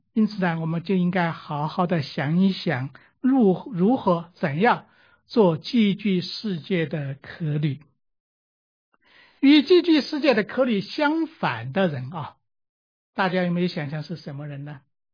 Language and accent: Chinese; China; 我们从大陆来的弟兄姐妹呢，从小我们受的是共产主义教育，我们唱的是